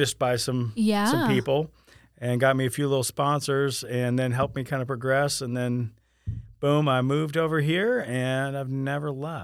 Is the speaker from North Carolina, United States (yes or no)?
no; Sarasota, Florida, United States; moved away as an adult; I came from Sarasota, Florida, right after graduating high school in 1993, I moved here.